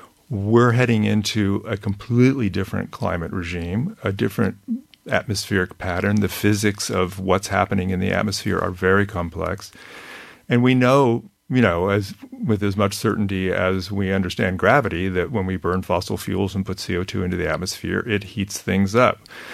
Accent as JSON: {"language": "English", "region": "California", "country": "United States", "tie": "born or raised there", "said": "I grew up in California. I remember the smog in California. I couldn't see the mountains, 5 miles away from where I lived."}